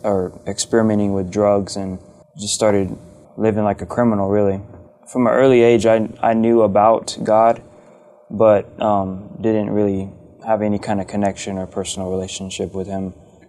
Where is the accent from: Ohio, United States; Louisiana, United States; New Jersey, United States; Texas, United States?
Texas, United States; I grew up in CPS. I was born and raised in Texas.